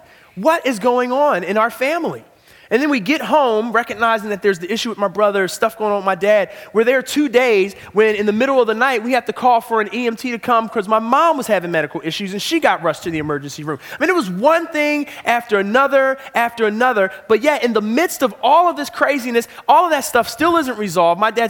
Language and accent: English; Philadelphia, Pennsylvania, United States; I'm from Philadelphia, and just one thing after another after another.